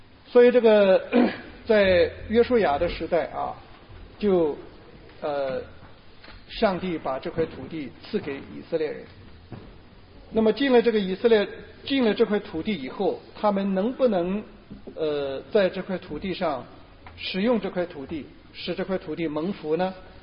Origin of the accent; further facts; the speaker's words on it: China; 我就常常说啊，作为一个中国人，做